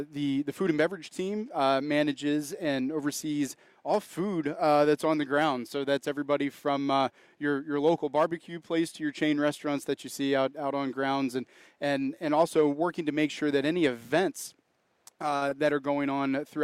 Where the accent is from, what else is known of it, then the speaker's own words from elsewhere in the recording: Virginia, United States; I'm originally from Virginia. Went to school in Virginia